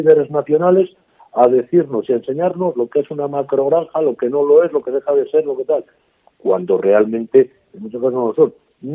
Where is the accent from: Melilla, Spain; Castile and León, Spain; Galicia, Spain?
Castile and León, Spain; toda la zona oeste de la provincia, ha perdido uno de cada tres habitantes, que somos la provincia de España con menor tasa de actividad económica